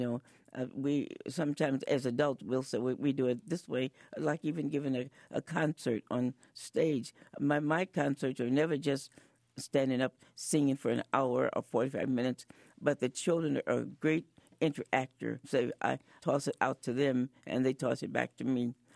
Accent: Chicago, Illinois, United States; born or raised there; also born or lived in St. Louis, Missouri

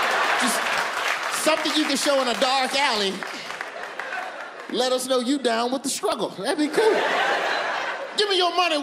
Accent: the South, United States; I ain't saying keep it around, but I grew up in the South.

